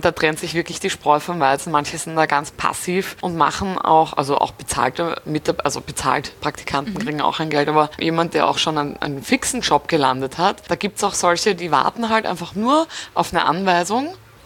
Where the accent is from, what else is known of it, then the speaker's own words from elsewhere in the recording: Austria; Genau, Arbeit sehen heißt das bei uns in Österreich.